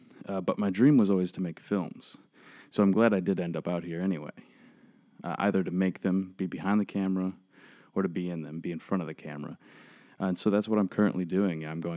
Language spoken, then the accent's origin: English; Midwest, United States; now in Los Angeles, United States; I live in California, LA specifically, and I'm originally from Michigan, Indiana, the Midwest area, kind of bounced around there.